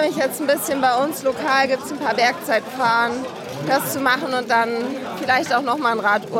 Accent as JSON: {"language": "German", "town": "Giessen", "region": "Hesse", "country": "Germany", "said": "ich komme aus Gießen und alle Rennen sind ja immer sehr weit weg für mich."}